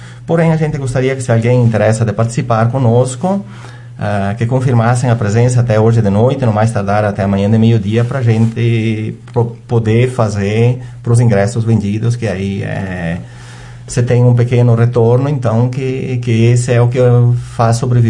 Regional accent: São Miguel, Brazil; eu sou natural lá de São Miguel, vivo ainda hoje lá, então é a minha comunidade

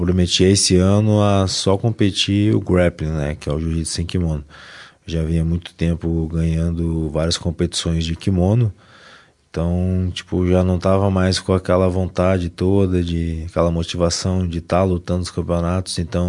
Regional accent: Passo Fundo, Rio Grande do Sul, Brazil; born there; now in Lagoa, Brazil; Eu sou natural de Passo Fundo, né? Nasci lá, mas como estou morando em Lagoa, então estou representando Lagoa também nas competições, né?

